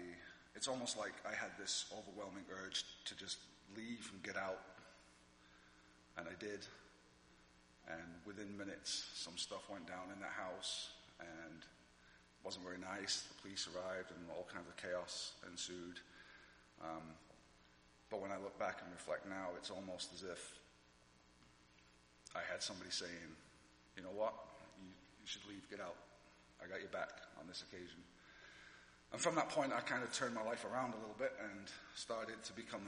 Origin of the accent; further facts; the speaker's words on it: England, United Kingdom; I'm English, before somebody says something.